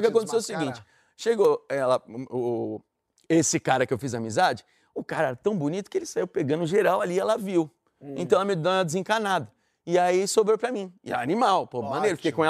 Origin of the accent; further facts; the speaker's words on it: Rio de Janeiro, Brazil; Sou do Rio, pô